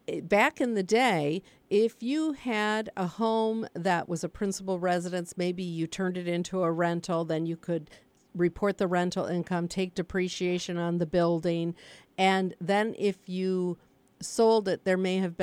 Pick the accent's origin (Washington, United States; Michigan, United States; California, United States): Michigan, United States; I'm not from here. You know, I'm from Michigan.